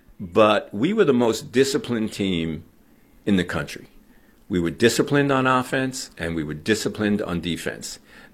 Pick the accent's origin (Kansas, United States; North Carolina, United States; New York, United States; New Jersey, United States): New Jersey, United States; Jersey City; but I grew up in Jersey City, New Jersey, and I knew 10 guys like Al McGuire.